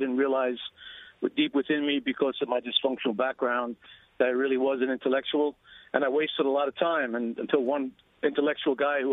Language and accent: English; Canarsie, New York, United States; I'm from Bay Ridge. I grew up in Canarsie, a rough area.